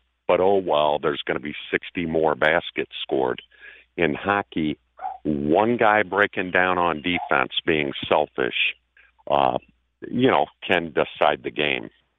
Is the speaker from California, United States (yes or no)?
no; Chicago, Illinois, United States; now in Grand Rapids, United States; I grew up in Chicagoland. I listened to the Cubs every night on my patio here in Grand Rapids.